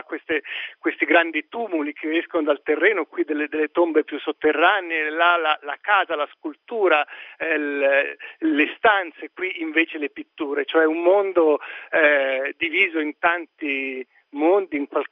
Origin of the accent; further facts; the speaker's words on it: Switzerland; ma per me che vengo dalla Svizzera, devo dire che Tarquinia e queste colline sono state oggi una forte emozione